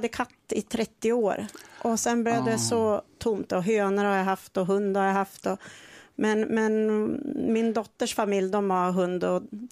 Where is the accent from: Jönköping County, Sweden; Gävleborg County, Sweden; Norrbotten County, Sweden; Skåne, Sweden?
Gävleborg County, Sweden; Bollnäs; born there; Nej då, men jag är född i Bollnäs.